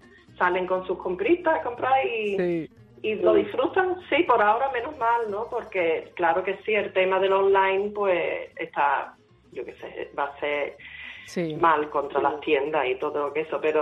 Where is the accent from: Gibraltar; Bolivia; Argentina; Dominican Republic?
Gibraltar; Aunque somos gibraltareños y británicos